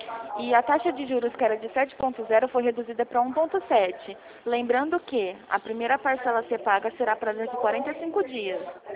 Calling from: Ribeirão Preto, São Paulo, Brazil; Eu falo daqui de Ribeirão Preto.

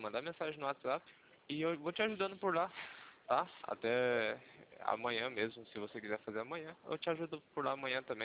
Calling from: São José dos Campos, São Paulo, Brazil; o meu escritório, de onde eu estou falando com você, é aqui de São José dos Campos, Vale do Paraíba.

